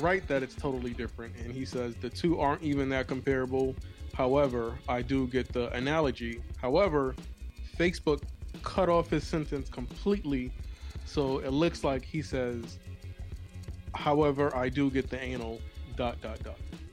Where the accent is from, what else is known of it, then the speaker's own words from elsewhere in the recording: New York, United States; You know, I'm from New York, and I really don't do the whole B thing.